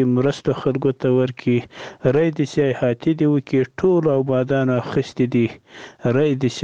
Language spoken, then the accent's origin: Pashto; Paktika, Afghanistan; زه د پکتیکا دی ولایت سروبي دی ورسوالي خاني